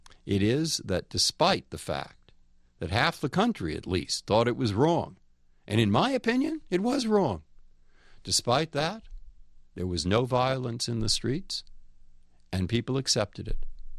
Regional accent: San Francisco, California, United States; born or raised there; also born or lived in Boston

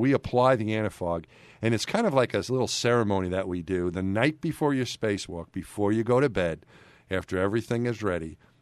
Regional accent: New York, United States; But, yeah, I'm from New York, and so my team growing up, as you said, was the Mets.

